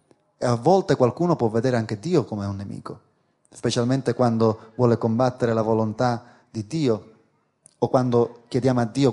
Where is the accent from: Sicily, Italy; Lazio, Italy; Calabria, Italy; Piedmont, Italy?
Sicily, Italy; E noi come siciliani abbiamo questa cultura di sospetto, perché siamo un popolo che siamo stati dominati